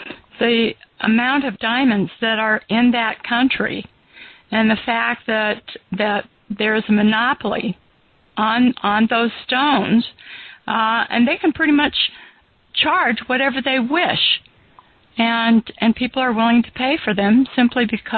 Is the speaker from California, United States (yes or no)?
yes; Sacramento, California, United States; also born or lived in Lodi, California; now in Chicago, United States; Now, I grew up in California in Sacramento. And then I lived in Lodi, California, and the weather there was fabulous.